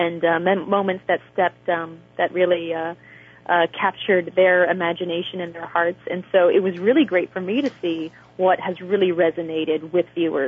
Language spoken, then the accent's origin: English; New York, United States; I'm from New York